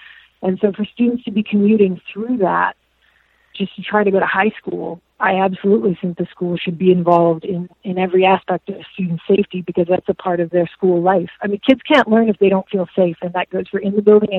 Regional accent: Chicago, Illinois, United States; So, first of all, technically, I'm from Morgan Park, east of Western 107th. Hi, Morgan Park. I went to Morgan Park High School for a year.

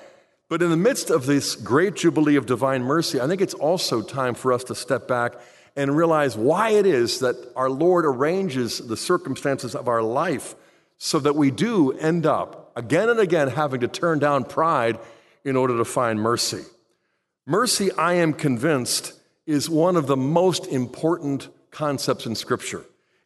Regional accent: Pittsburgh, Pennsylvania, United States; I grew up in Pittsburgh, so I thought I knew right where it was, but I grew up Presbyterian

